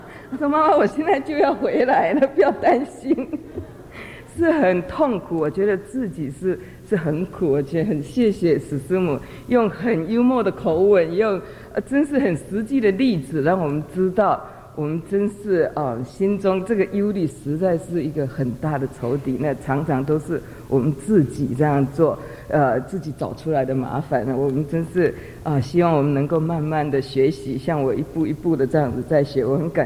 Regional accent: Taiwan; 我台湾人说神经线比较细一点

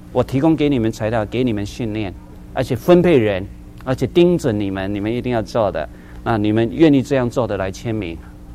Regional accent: China; 我觉得过去我们中国人的布道角度太多从消极面来讲

